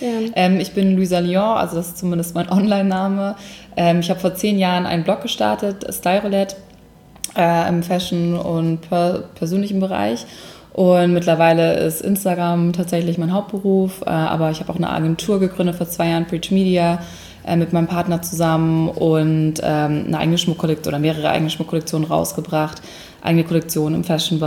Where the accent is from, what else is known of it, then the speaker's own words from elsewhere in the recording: Hamburg, Germany; moved away as an adult; now in Munich, Germany; ich komme eigentlich aus Hamburg ursprünglich und bin 2009 nach meinem Abi für ein Praktikum nach München gezogen.